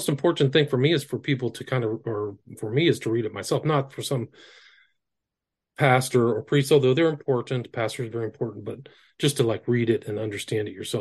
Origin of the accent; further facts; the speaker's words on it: California, United States; I grew up in Northern California. Psychedelics were everywhere.